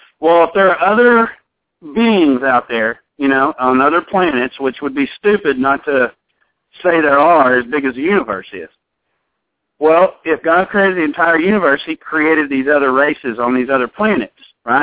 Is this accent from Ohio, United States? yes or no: yes; Ohio, United States; we're originally from Ohio, so we would always go up, you know, different directions going up, different directions coming down